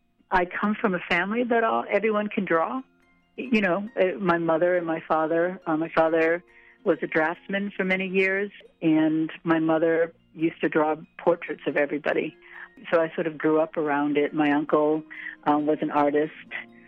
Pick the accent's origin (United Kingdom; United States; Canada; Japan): United States; Massachusetts; I come from Massachusetts.